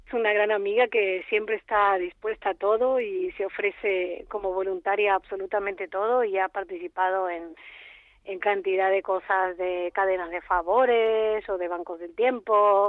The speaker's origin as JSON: {"language": "Spanish", "country": "Argentina", "said": "porque yo también soy migrante, soy de Argentina, y los procesos migratorios hay momentos que son muy difíciles"}